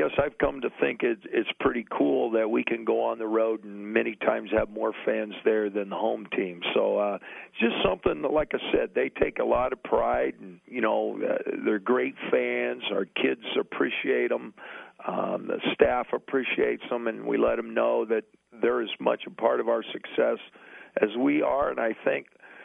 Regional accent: Iowa, United States; I'm actually a farm boy from Western Iowa. West Harrison was the name of my high school, and I lived halfway between Mont Damon and Pisgah.

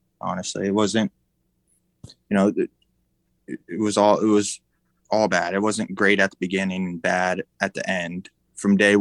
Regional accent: Greenwich, Connecticut, United States; I grew up in Greenwich, Connecticut, so over 1,000 miles away.

